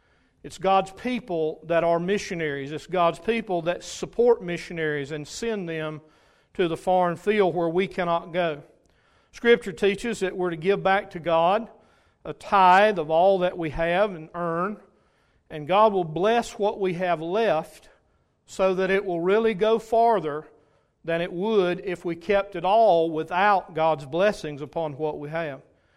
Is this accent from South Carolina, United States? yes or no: yes; Rock Hill, South Carolina, United States; I'm from Rock Hill, South Carolina, and I can't hide that no matter where I go.